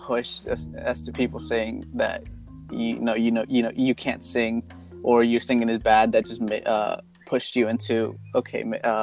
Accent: New Jersey, United States; now in Columbus, United States; I'm almost the same way, because I was from, I'm from New Jersey, but then I came to Ohio, so mostly, like, same reason.

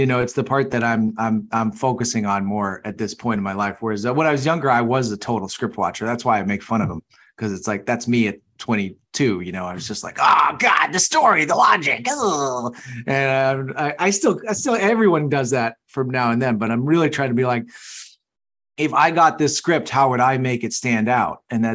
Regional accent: East Coast, United States; I love lighthouses. I grew up on the East Coast.

